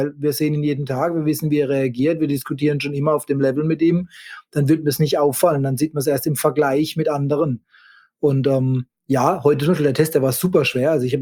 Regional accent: Baden-Württemberg, Germany; now in United States; Badener. Wir sind Badener.

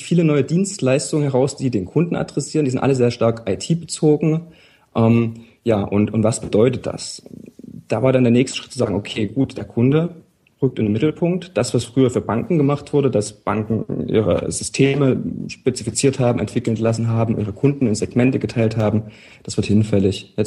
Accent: Leipzig, Saxony, Germany; born there; also born or lived in Switzerland; Ich bin 30 Jahre alt. Wie mein Nachname auch suggeriert, ich komme aus Leipzig. Bin gebürtiger Leipziger, habe zwischendurch mal einige Zeit im Ausland gelebt, habe während meiner Doktorandenzeit viel Zeit in der Schweiz verbracht.

